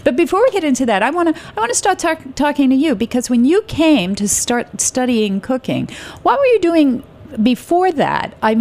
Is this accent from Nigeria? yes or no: no; Brooklyn, New York, United States; And I have another Brooklyn girl here. I grew up in Brooklyn.